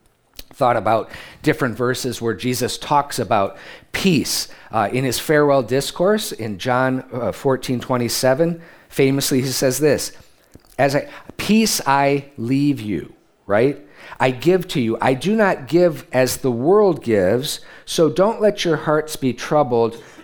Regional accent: New York, United States; Being a New Yorker, it was a real zinger.

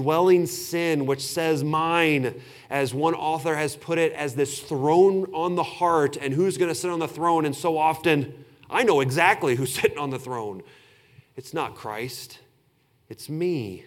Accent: Illinois, United States; And I grew up in Southern Illinois. I'm very familiar with the stink of a pig farm.

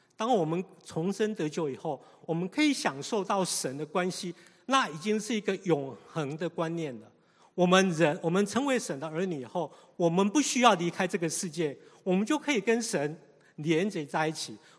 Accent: Taiwan; moved away as an adult; now in United States; 不止我在台湾长大以后是这样的一个情形，来到美国，我开始读书

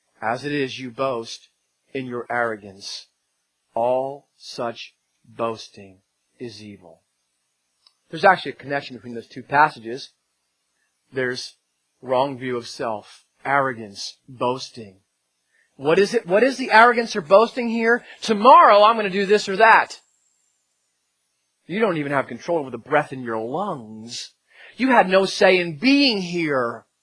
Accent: United States; but you know, I'm American, so shorten everything as much as you can.

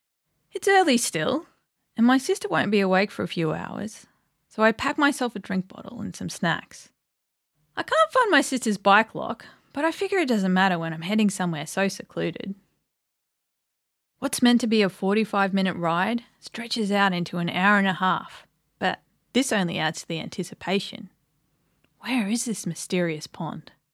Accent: Ipswich, Queensland, Australia; Growing up in Ipswich, it got hot, like 40 degrees and up, and it's fair to say that most of the housing wasn't up to this challenging weather.

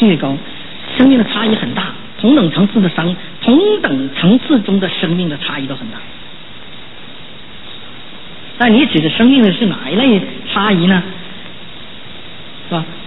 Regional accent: China; 所以我们中国人呢，文化表面文化也这个深远呢

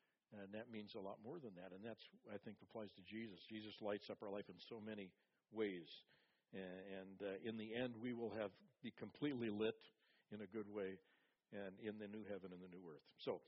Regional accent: White Bear Lake, Minnesota, United States; we went to the home we grew up in on Fairlane Street in White Bear Lake, Minnesota.

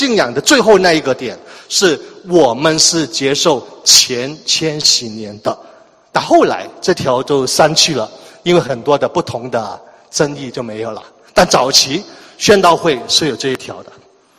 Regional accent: China; now in Mississauga, Canada; 那我们中国人喜欢那个车牌是888

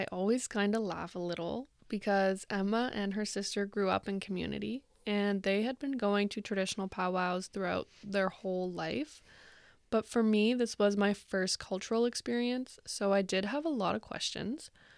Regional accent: Brantford, Ontario, Canada; now in Toronto, Canada; So I didn't grow up in a remote community, but I grew up in Brantford, which is still a smaller town that was definitely more nature-based.

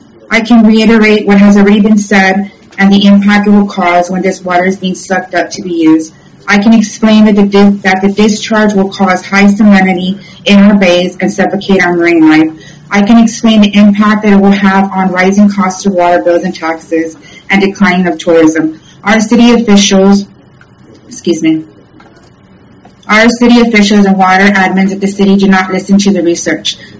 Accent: Corpus Christi, Texas, United States; I'm from Corpus Christi, Texas, which is ancestral lands of Conoco, Lipano, Apache, Carrizo, Olmecan, and Comanche.

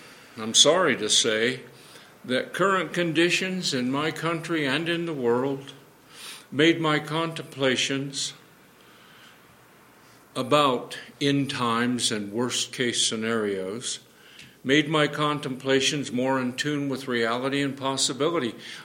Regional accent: Illinois, United States; When I was a teenager in my hometown in central Illinois

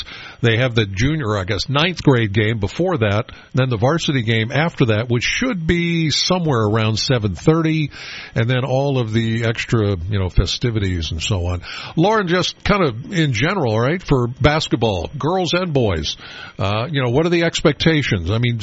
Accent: Penns Valley, Pennsylvania, United States; I'm from Penns Valley, all right? Go Rams.

